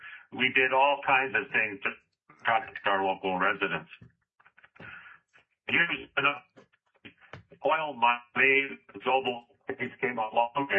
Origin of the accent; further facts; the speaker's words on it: Juneau, Alaska, United States; born there; I was born Juno on Territorial Bay. I was a young man when we got our statehood